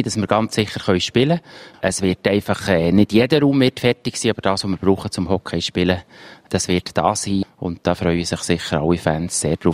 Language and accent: German; Trubschachen, Bern, Switzerland; Aber all die Dörfer wie Trubschachen, wo ich herkomme, ringsherum, die sind eigentlich alle eher auf einem absteigenden Pfad.